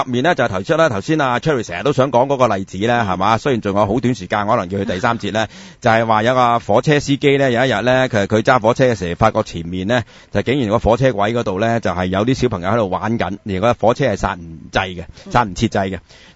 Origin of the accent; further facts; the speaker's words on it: Hong Kong; 佢啲中文好古怪嘅，同我哋香港人用開嗰種中文係好唔同嘅